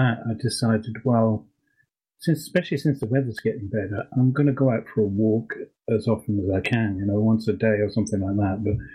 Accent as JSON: {"language": "English", "region": "East of England", "country": "United Kingdom", "said": "I come from Norfolk, where crabs are very, very common along the coast"}